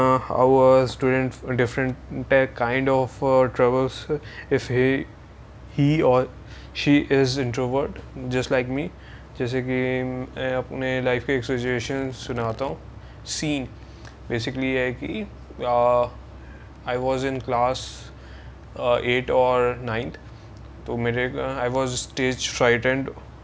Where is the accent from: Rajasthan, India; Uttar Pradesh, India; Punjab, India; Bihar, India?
Bihar, India; Patna; And in that state I live in the capital of that state. सो मैं पटना से बोलूँ, मैं पटना से हूँ.